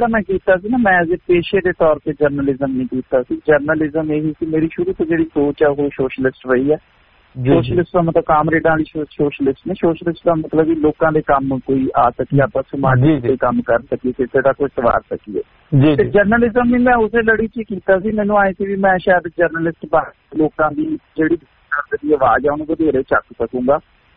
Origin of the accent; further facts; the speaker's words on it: Punjab, India; ਹਾਲਾਂਕਿ ਮੈਂ ਵੀ ਪੰਜਾਬ ਤੋਂ ਆਇਆ, ਉੱਥੇ ਲੋਆਂ ਪੈਂਦੀਆਂ